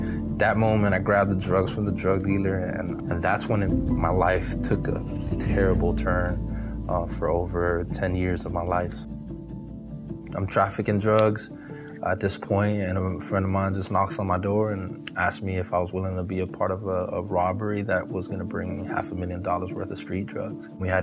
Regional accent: Miami, Florida, United States; moved away as an adult; I had to leave Miami. I had to leave my hometown. And I moved to Central Florida.

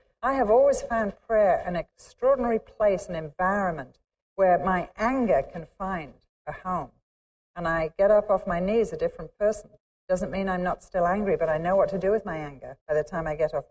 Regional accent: England, United Kingdom; now in United States; I come from England. We wear little school uniforms. We dress up to go to worship.

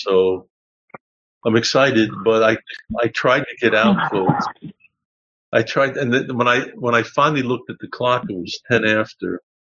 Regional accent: Bronx, New York, United States; born there; So I told him I was born in the Bronx.

